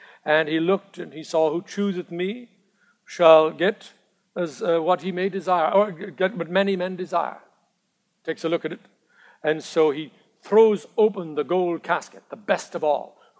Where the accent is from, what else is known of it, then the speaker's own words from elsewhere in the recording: Ireland; now in United States; I wasn't an American then. I was only Irish. Now I'm American.